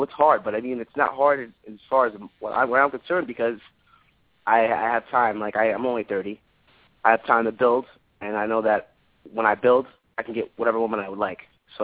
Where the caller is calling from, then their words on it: New York, United States; I'm calling from New York. How you doing?